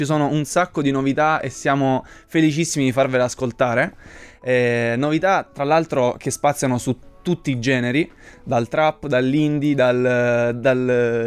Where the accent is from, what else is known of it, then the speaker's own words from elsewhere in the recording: Maglie, Apulia, Italy; studio ingegneria gestionale al Politecnico. Io sono salentino doc, vengo da Maglie in provincia di Lecce.